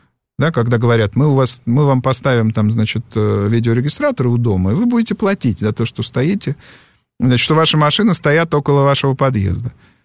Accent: Moscow, Russia; Я вам его предсказываю, как москвич коренной

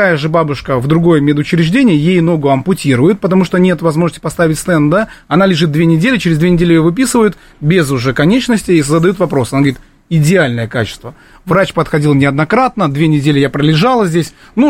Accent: Kurganinsk, Krasnodar Krai, Russia; мой родной город, это город Курганинск, Краснодарского края, там вырос, закончил школу, и я периодически приезжаю туда

